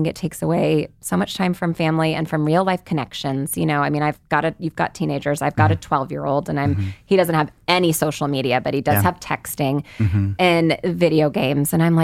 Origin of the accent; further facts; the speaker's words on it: California, United States; Because I make a lot of things based on growing up in the Bay Area and getting to eat a lot of cuisines